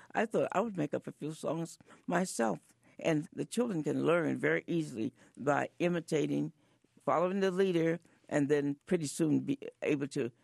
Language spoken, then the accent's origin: English; Chicago, Illinois, United States; born or raised there; also born or lived in St. Louis